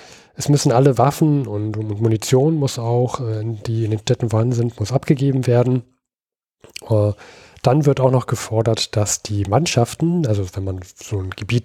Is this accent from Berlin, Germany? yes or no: yes; Berlin, Germany; Ich als Berliner musste erstmal nachgucken